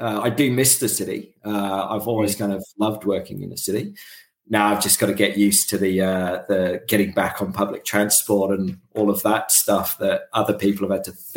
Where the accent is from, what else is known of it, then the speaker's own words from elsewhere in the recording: United Kingdom; Like obviously, you might tell from my accent, I'm from the UK, and so department stores have always been synonymous with the UK, right?